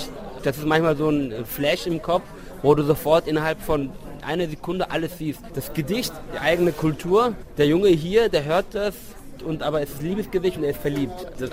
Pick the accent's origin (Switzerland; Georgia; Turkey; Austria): Turkey; Eastern Anatolia; Ich hatte in meiner Heimat in der Osttürkei ein Musikvideo gedreht